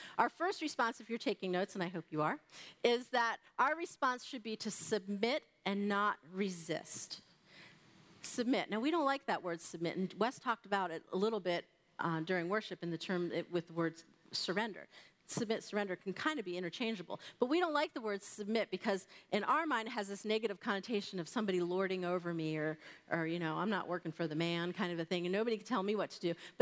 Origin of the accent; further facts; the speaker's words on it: Washington, District of Columbia, United States; Now, I grew up on the East Coast and in D.C. we had lots of traffic circles.